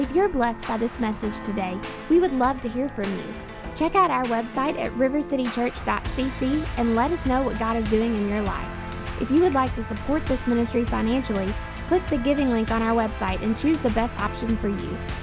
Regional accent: Kentucky, United States; now in Owensboro, United States; my husband and I, Patrick, we grew up in Union County, which is just about an hour from here. And then after we got married, we moved away for a little bit. And then we moved back to Owensboro in the summer of 2010.

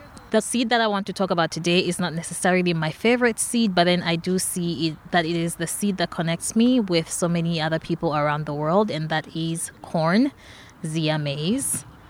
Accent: Malawi; English is a second language; now in United States; I am originally from Malawi. I am currently a doctoral student at Texas A&M University.

